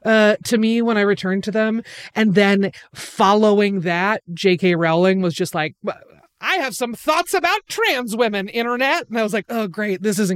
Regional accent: Portland, Oregon, United States; Powell's Books in my hometown of Portland, Oregon, had a big midnight release party

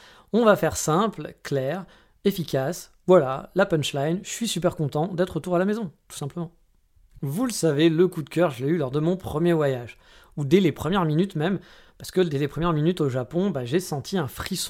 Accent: France; now in Japan; on est français

